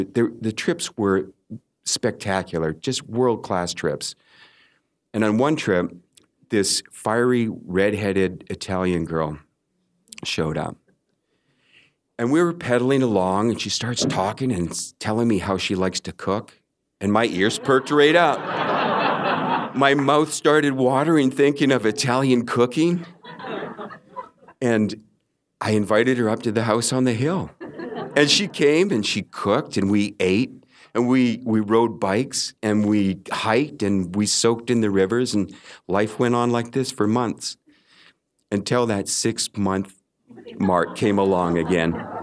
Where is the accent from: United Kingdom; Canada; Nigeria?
Canada; I mean, I'm Canadian, so I'm a rule follower.